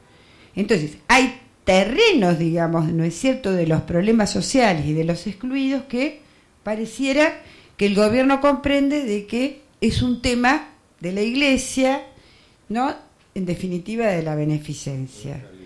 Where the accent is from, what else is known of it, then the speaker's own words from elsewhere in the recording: Balcarce, Buenos Aires Province, Argentina; Yo empecé percibiéndolo en mi pueblo, ¿no? Que es una ciudad Balcarce de 40.000 habitantes.